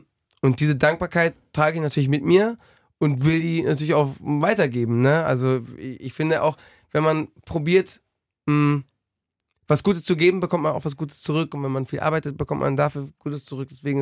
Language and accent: German; Spain; Einfach weil in Spanien, es ist schon dann sehr schwer, ich bin in Spanien aufgewachsen